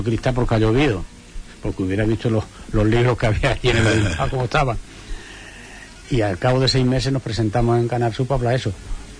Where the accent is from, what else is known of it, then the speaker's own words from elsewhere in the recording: Andalusia, Spain; me encanta escuchar cuando se habla de mi tierra.